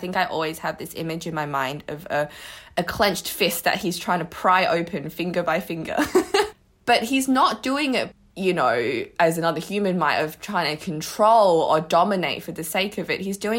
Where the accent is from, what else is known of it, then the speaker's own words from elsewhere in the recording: Australia; moved away; I think I've spent a lot of my time here thinking about myself as Australian.